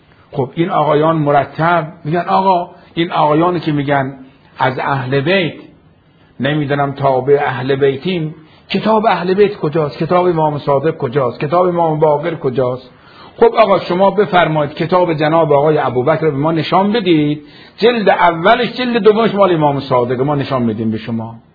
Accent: Iran; یعنی همین که احساس میکنن که ما از ایران هستیم، از شیعه هستیم،

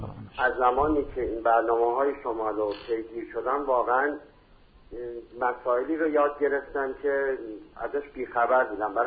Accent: Iran; حالا این پیام من به عنوان یک ایرانی به یک ایرانیه

